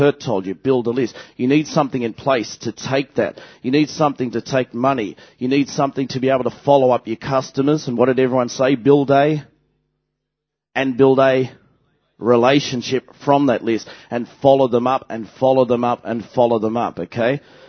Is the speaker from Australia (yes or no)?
yes; Australia; and I'm an Aussie.